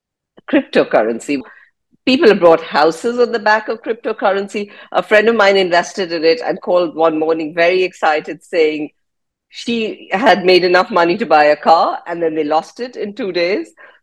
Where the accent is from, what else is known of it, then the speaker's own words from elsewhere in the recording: India; Right. And as you know, I'm Indian. And what I find is with a lot of the Indians, we were talking about gold.